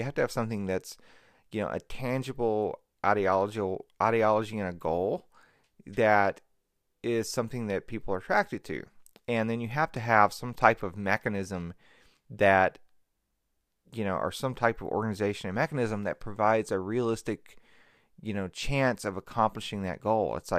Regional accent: Mississippi, United States; Like, I'm originally from Mississippi, from rural Mississippi. My county had like 12,000 people in it, total, the whole county.

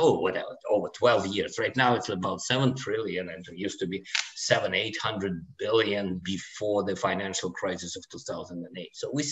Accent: Moscow, Russia; moved away; but I was born and bred in Moscow, Russia, Soviet Union. I left, you know, a long time ago

